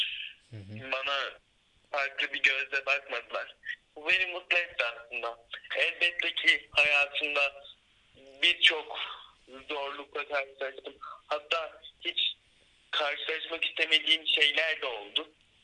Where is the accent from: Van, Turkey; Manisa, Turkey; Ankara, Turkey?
Manisa, Turkey; Soma; born there; 13 Ocak 2004 yılında Manisa Soma'da dünyaya geldim.